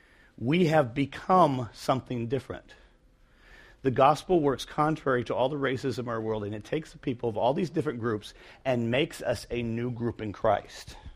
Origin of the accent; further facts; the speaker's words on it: Michigan, United States; It doesn't mean that I don't care about the fact that I'm a kid from Northern Michigan.